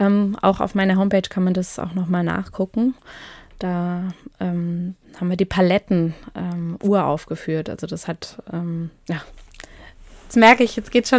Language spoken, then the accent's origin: German; Lörrach, Baden-Württemberg, Germany; also born or lived in Freiburg / Switzerland; Ich komme auch aus der Gegend, also ich bin in Lörrach geboren und in Mülheim zur Schule gegangen und habe lange in Freiburg gelebt, bin dann eben zum Studium in die Schweiz und seit 2015 auch wieder hier im Ländle.